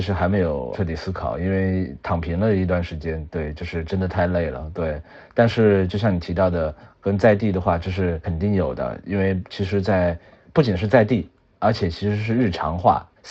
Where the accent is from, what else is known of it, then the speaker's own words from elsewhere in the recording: Nanchang, Jiangxi, China; 我最想推荐和让我印象最深刻的其实就是关于我家乡的。